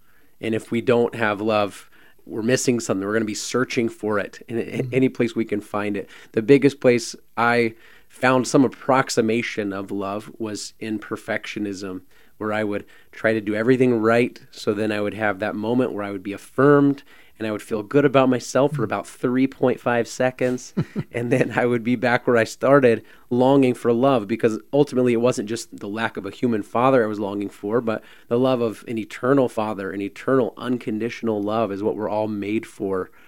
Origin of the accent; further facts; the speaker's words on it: Texas, United States; accent: Southern drawl; So I grew up in South Texas, as you can tell by my thick Southern drawl today.